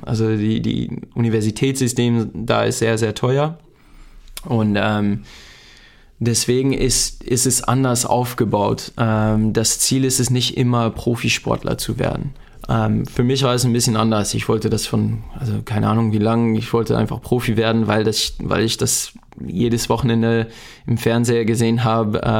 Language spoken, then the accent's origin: German; New Jersey, United States; also born or lived in Alabama; In Alabama geboren und in New Jersey aufgewachsen.